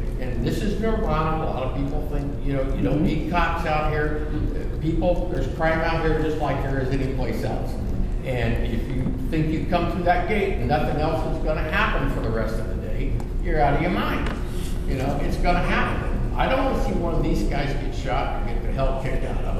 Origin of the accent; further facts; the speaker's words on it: Missouri, United States; And by the way, I'm from Missouri.